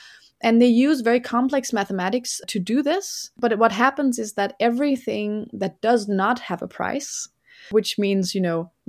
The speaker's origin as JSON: {"language": "English", "country": "Denmark", "said": "I come from Denmark where there are 4 pigs for every person."}